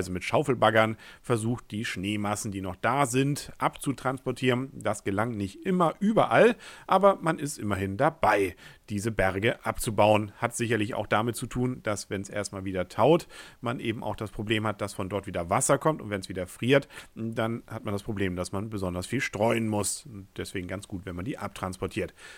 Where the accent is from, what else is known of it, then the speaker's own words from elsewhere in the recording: Northern Germany, Germany; Wir hätten immerhin den großen Vorteil gehabt als Norddeutsche, über 74% der Sonne durch den Neumond bedeckt zu haben.